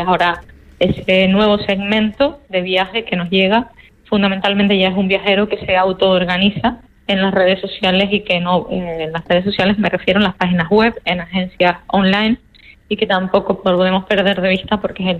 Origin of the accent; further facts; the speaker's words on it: Canary Islands, Spain; como Canarias, tenemos ese hándicap, y es que no podemos salir del archipiélago sin nuestro avión